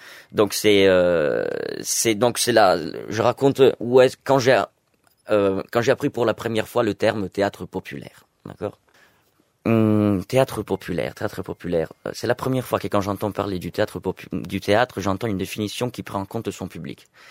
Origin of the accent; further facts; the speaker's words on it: Italy; now in France; je commence à parler de mon histoire personnelle, donc de comment je suis parti d'Italie pour arriver en France pour faire comédien